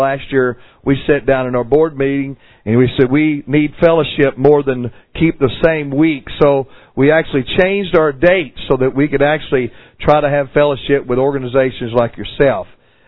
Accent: Kentucky, United States; now in Pittsburgh, United States; I am from Pittsburgh. I'm a transplant from Kentucky, though.

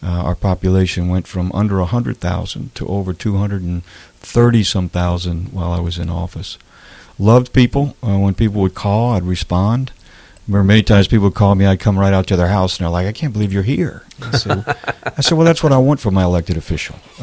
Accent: Slidell, Louisiana, United States; I grew up here in Slidell, a lifelong resident.

